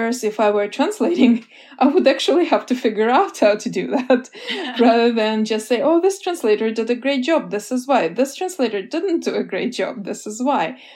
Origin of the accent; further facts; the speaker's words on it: Russia; English is a second language; I was growing up in the Soviet Union. I was a child and then a preteen in the last years of the Soviet Union.